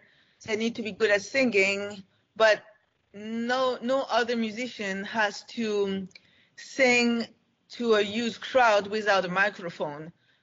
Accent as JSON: {"language": "English", "country": "Belgium", "tie": "born or raised there", "also_born_or_lived": "Paris", "said": "I grew up in Belgium, outside Brussels"}